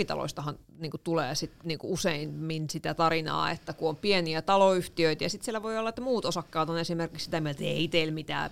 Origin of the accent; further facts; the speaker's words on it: Keikyä, Pirkanmaa, Finland; Tuolla mun kotiseudulla Keikyässä ei nouse mikään.